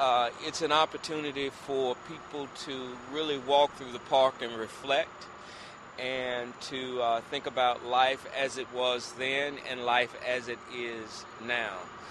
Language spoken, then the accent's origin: English; Birmingham, Alabama, United States; I actually did. I grew up in Birmingham about a mile northwest of here in a community called Smithfield, and attended H. Parker High School, went off to college and came back and been working here for most of my adult life.